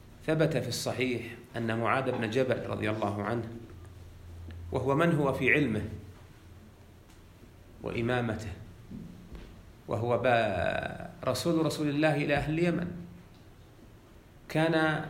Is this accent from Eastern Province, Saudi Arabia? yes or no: no; Unaizah, Al-Qassim, Saudi Arabia; في بلدتنا في عنيزة